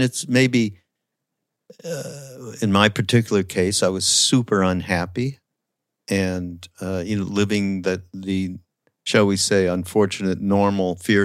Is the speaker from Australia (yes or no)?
no; Montreal, Quebec, Canada; I'm from Montreal.